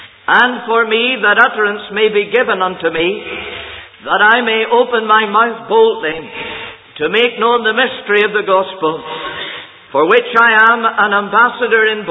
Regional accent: Northern Ireland, United Kingdom; born there; now in Scotland; Although I'm pastoring in the land of Scotland, I'm an Ulsterman by birth, and I'm proud of it.

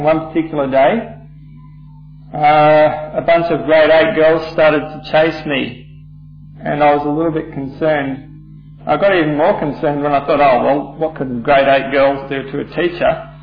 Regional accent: Brisbane, Queensland, Australia; I come from Queensland, grew up in Brisbane

